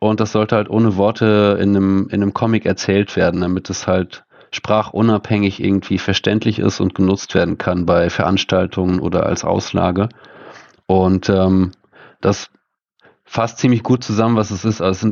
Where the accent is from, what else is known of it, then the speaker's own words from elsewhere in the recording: Luxembourg; German is a second language; also born or lived in Scotland; now in Bremen, Germany; Nee, ursprünglich komme ich aus Luxemburg. Mhm. Ich bin an der Mosel geboren und aufgewachsen, in Weinbergen